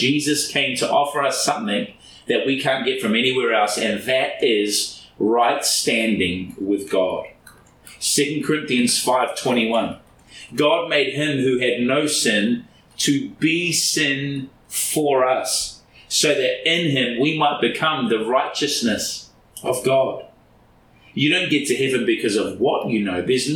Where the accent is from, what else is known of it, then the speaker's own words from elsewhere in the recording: Auckland, New Zealand; I grew up in Auckland, New Zealand, and on the east coast of Auckland, there are what's called black sand beaches.